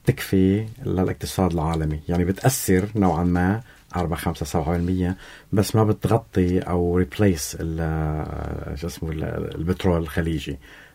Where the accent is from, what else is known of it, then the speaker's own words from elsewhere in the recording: Lebanon; نحن هويتنا عم بتضيع كلبنانيين.